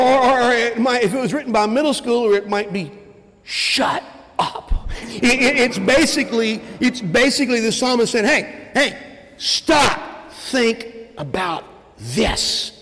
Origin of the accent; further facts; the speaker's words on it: North Carolina, United States; I grew up in North Carolina, and we would go to Myrtle Beach.